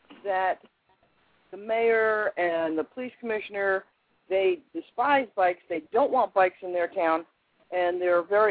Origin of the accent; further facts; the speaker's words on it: California, United States; California for me.